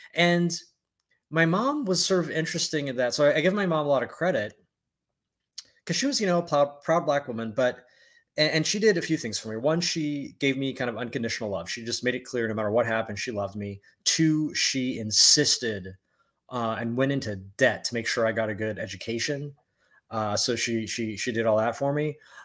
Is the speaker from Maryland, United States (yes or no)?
yes; Columbia, Maryland, United States; born there; So my upbringing, my background is I was born in Columbia, Maryland, 1974, just turned 50.